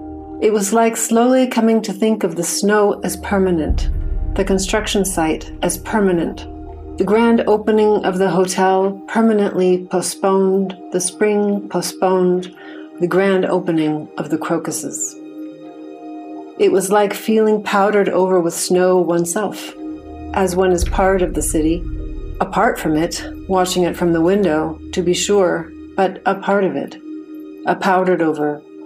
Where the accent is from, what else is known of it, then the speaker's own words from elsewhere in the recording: Seattle, Washington, United States; also born or lived in Iran / Czech Republic; now in Berlin, Germany; And the book is also about my hometown of Seattle, which I feel very nostalgic for because it's changed so drastically in the past 5 years or so, thanks to Amazon.